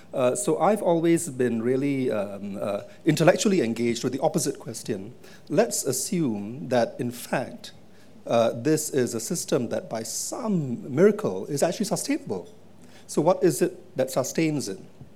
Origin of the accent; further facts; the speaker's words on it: Singapore; as a Singaporean who was born there and has lived there for a long time and has seen only one government, the People's Action Party government, since the time I was born